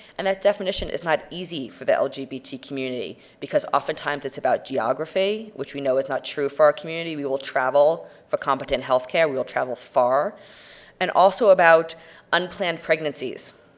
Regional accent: New Jersey, United States; So pizza, because I'm from New Jersey

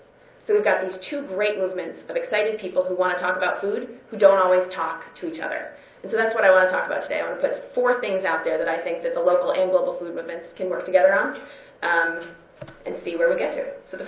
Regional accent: Massachusetts, United States; I'm from Massachusetts. I can't buy from my farmer all year round because, January is going to be super, super, super depressing.

